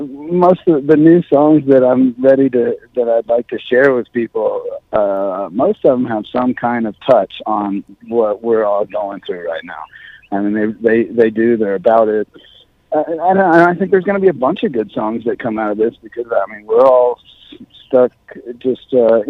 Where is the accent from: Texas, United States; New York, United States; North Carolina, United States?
Texas, United States; Austin; I grew up in Austin, Texas, so it's like half country, half hippie, half kind of part outlaw kind of thing.